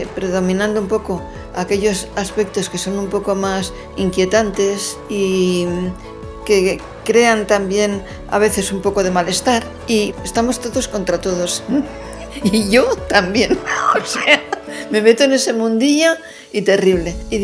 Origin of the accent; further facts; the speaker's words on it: San Sebastián, Basque Country, Spain; also born or lived in Madrid; Soy guipuzcoana de San Sebastián, nacida en Donosti, y estudié la carrera en Madrid, estudié filología románica